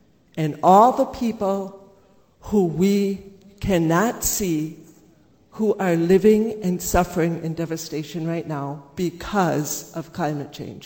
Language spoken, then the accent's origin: English; Clear Lake Township, Minnesota, United States; I'm from Clear Lake Township. I can see the power plant stacks from my front yard.